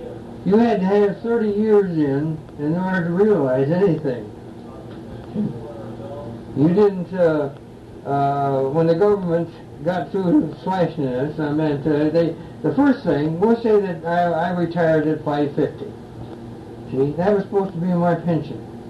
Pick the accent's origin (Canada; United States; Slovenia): United States; Bay City, Michigan; born there; No, I was born in Bay City.